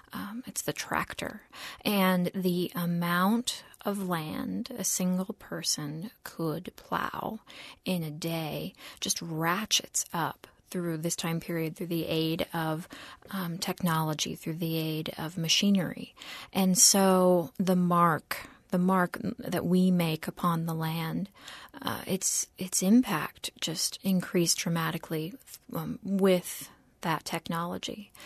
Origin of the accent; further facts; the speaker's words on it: Leavenworth, Kansas, United States; My hometown's Leavenworth, and I grew up there, but most of my family is actually out from Riley County, out by Manhattan.